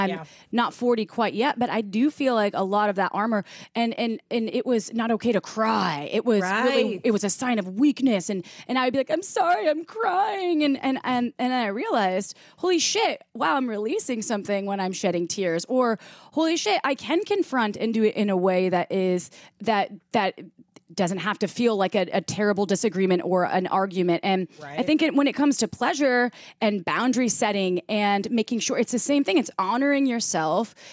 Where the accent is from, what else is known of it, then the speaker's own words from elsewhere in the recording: Midwest, United States; I grew up in the Midwest.